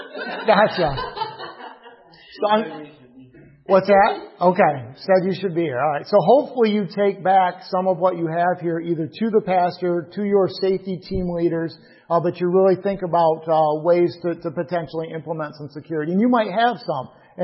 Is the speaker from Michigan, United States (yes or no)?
yes; Lansing, Michigan, United States; Churches, it seemed like, back in the day, I grew up in Lansing